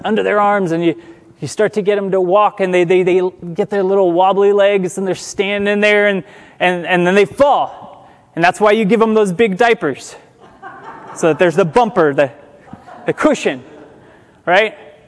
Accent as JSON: {"language": "English", "region": "California", "country": "United States", "said": "And we don't, because we're Californian."}